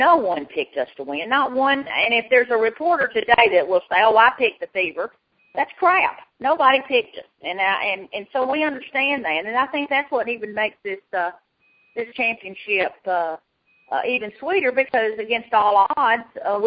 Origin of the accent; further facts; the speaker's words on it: the South, United States; So that's how I was brought up in the South